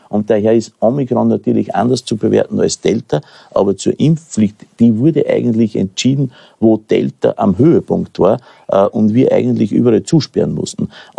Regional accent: Austria; In meinem Heimatbundesland, in Oberösterreich, in Salzburg.

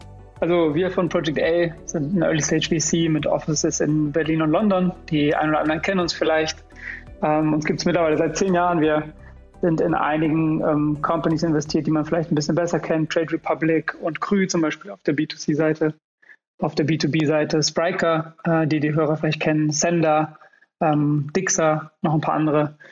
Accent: Vilnius, Vilnius County, Lithuania; German is a second language; Aus Litauen, Vilnius, genau.

